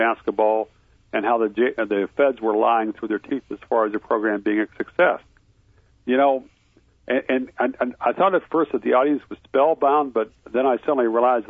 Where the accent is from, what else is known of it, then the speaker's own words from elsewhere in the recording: Ames, Iowa, United States; born there; I was born in Ames. My father was in grad school out there.